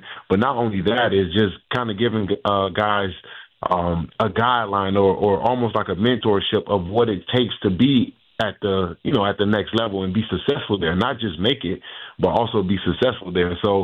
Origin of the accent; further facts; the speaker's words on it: Florida, United States; You know, growing up in South Florida, the emphasis was all about the skill players, right?